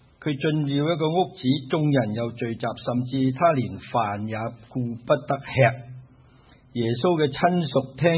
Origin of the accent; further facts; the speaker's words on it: China; 我哋特别我哋中国人会好觉得亲情系好宝贵